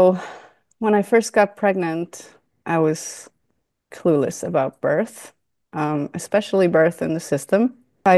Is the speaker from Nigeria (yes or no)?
no; Switzerland; moved away as an adult; now in United States; Yeah, I'm originally from Switzerland, but we moved here almost 10 years ago.